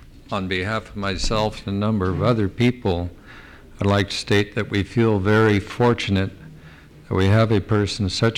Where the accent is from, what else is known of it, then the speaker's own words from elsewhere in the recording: Seattle, Washington, United States; I was born and raised here in Seattle. Our my family were among the founders of Juneau and were involved in Wrangell as well.